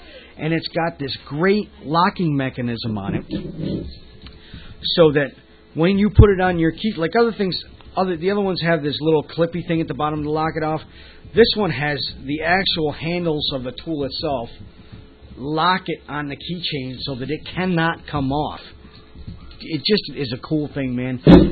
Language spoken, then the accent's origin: English; New York, United States; Well, my accent isn't Pennsylvanian because I'm from New York